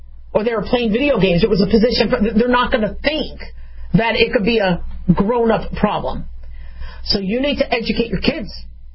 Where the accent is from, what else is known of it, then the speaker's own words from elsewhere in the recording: Phoenix, Arizona, United States; I remember growing up in Phoenix, they said, just stay indoors from 10 to 2.